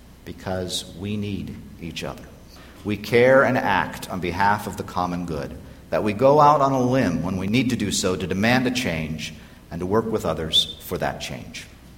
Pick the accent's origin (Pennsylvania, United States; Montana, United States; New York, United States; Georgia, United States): Montana, United States; Butte; I grew up in Butte, Montana, the richest hill on earth